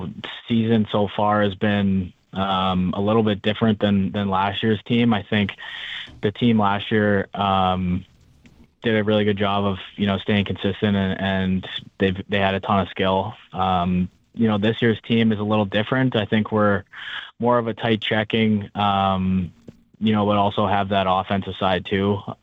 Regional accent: Canada; how being a Canadian kid, how big the World Juniors are in Canada and the United States, and growing up as a kid, watching the World Juniors every Christmas break with all your buddies and stuff is a big deal.

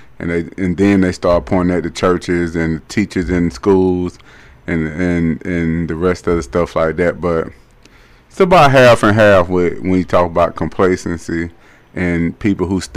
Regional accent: Greenville, Alabama, United States; now in Columbus, United States; I ain't from Columbus, Georgia. I'm from Greenville, Alabama. But when I came to Columbus, Georgia, I loved the quietness and peacefulness in this city.

